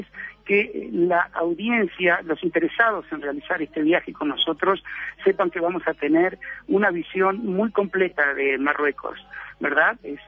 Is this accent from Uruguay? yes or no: yes; Uruguay; Así como los uruguayos, de repente vamos quizá a Buenos Aires